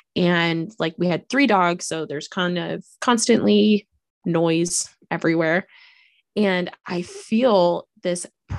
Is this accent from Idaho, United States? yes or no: yes; Idaho, United States; He has guns. We're from Idaho.